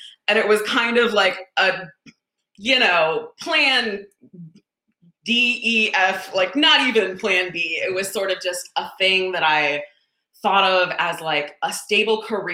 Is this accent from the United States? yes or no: yes; Minnesota, United States; I grew up in the Twin Cities, St. Paul, Minneapolis